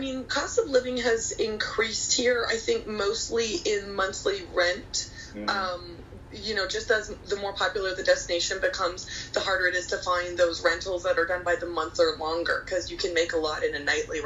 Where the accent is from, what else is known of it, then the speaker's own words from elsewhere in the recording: Canada; now in Placentia, Belize; I grew up in Canada, and so now living in Placentia